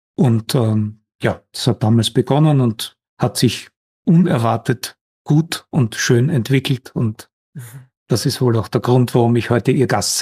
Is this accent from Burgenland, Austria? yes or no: no; Graz, Styria, Austria; born there; Also ich bin in Graz geboren, das ist die zweitgrößte Stadt Österreichs im Bundesland Steiermark.